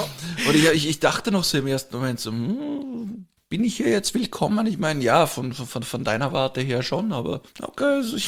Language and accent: German; Vienna, Austria; bei uns in Wien